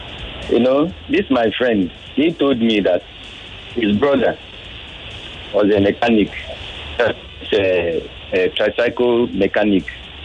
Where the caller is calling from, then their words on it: Oshodi, Lagos, Nigeria; I'm calling from Oshodi.